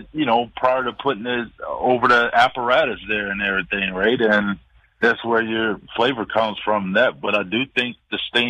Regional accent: the South, United States; Well, you know, I'm from the South, so that's where I start with charcoal.

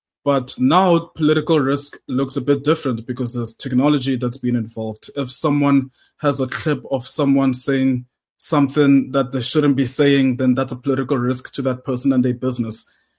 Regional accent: South Africa; It's actually quite embarrassing as a South African to look at that, at the website.

